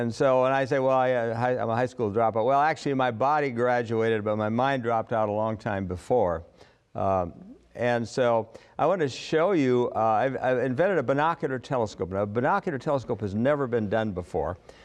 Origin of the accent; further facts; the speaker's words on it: Colorado, United States; I'm from Colorado.